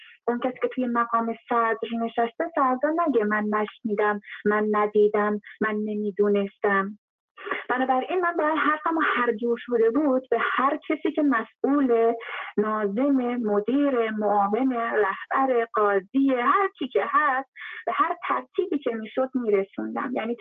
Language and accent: Persian; Iran; من یک ایرانی هستم، من یک زن هستم